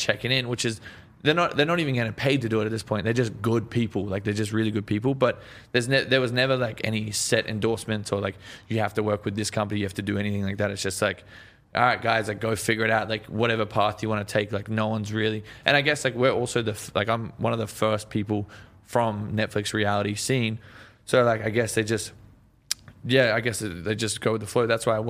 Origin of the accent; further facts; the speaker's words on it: Australia; Yeah, no, that's the thing. Is like, I feel like we're stuck in the 80s back in Australia. Like, right. You come here and like